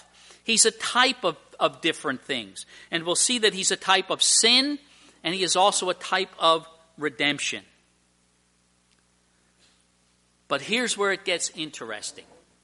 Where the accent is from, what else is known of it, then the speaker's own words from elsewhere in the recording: Emmaus, Pennsylvania, United States; I was raised Slovak. And there were certain things they said about Slovaks when I was growing up in Emmaus.